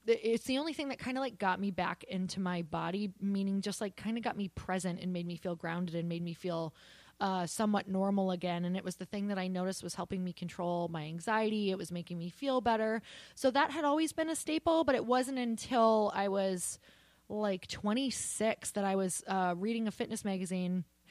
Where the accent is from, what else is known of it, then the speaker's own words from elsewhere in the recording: Midwest, United States; Cause imagine, I'm like from the Midwest, super down home, like kind of just like not very worldly.